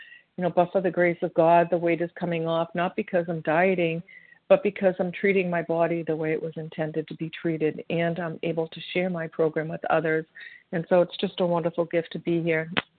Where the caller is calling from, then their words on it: Massachusetts, United States; So it's good to be here, and I am calling from Massachusetts